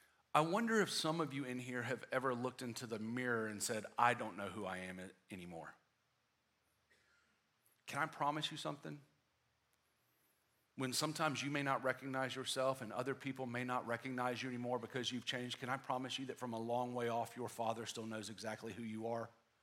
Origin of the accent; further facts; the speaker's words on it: South Carolina, United States; Now, my family, we're originally from South Carolina.